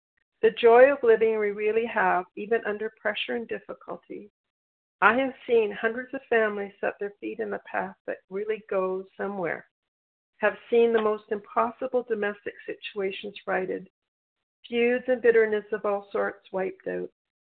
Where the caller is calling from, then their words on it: British Columbia, Canada; I'm calling in from British Columbia, Canada.